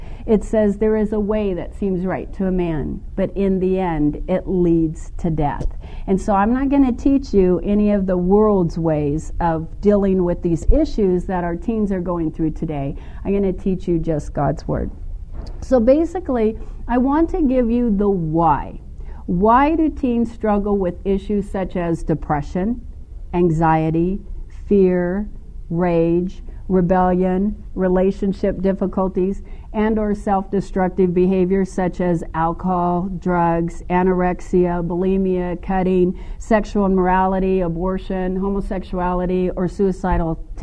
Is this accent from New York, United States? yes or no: no; Seal Beach, California, United States; as I was growing up in Seal Beach, I was riding my bike